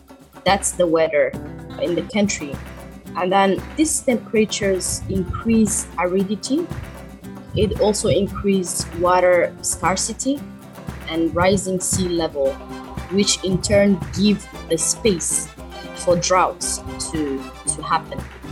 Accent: Djibouti; I hail from East Africa, Djibouti.

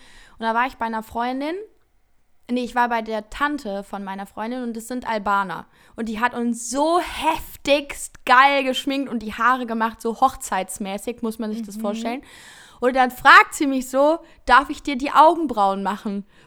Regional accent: Heinsberg, North Rhine-Westphalia, Germany; also bei uns in Heinsberg ist das Gymnasium auf so einem Berg

